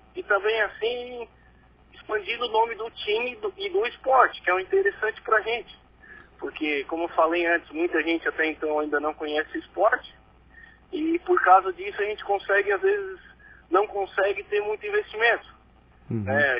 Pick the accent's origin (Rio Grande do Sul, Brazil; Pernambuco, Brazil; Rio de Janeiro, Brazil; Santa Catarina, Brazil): Santa Catarina, Brazil; Cocal do Sul; sou daqui de São Cocal